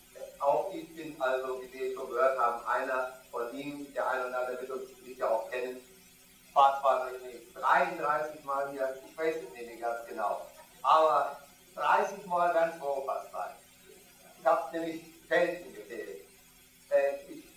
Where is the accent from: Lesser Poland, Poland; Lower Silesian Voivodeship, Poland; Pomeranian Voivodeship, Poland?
Lower Silesian Voivodeship, Poland; ich komme aus Thiendorf, Kreis Lauban.